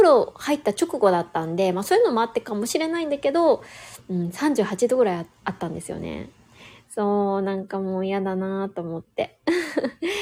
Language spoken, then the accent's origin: Japanese; Niigata, Japan; also born or lived in Kanto; 私ずっと東の方に住んでいたので、出身が新潟で、ずっとその後はね関東圏に住んでたんですよ。で、まあ新潟出身だから、